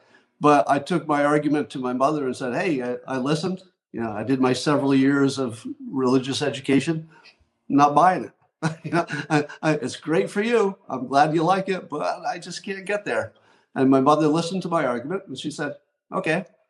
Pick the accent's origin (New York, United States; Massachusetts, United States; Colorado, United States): New York, United States; Windham; I grew up in a very small town, Windham, New York, in the Catskill Mountains.